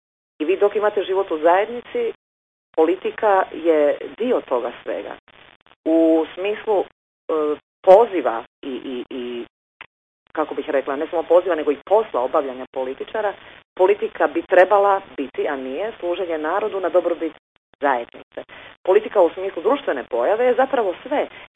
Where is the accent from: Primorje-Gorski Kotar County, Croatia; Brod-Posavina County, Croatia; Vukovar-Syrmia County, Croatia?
Vukovar-Syrmia County, Croatia; Vukovar; born there; ja sam rođena u Vukovaru